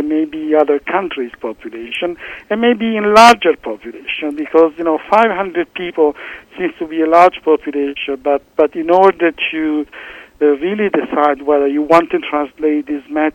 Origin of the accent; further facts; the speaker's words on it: Italy; English is a second language; now in Baltimore, United States; From my accent, that I'm Italian, but I've been working at NIH for 5 years, and in Baltimore